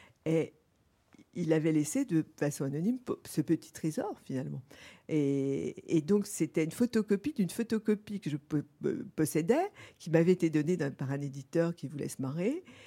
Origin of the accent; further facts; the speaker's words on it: Lorient, Brittany, France; born there; Saint-Gérant avait été construit à Lorient, ma ville natale, port de la Compagnie des Indes au XVIIIe siècle.